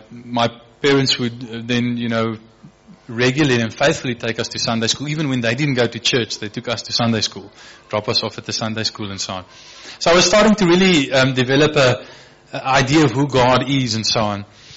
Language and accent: English; Somerset West, Western Cape, South Africa; born there; So I was born actually here in Somerset West. My parents' house is up in Harewood Lane, in the upper part of Somerset West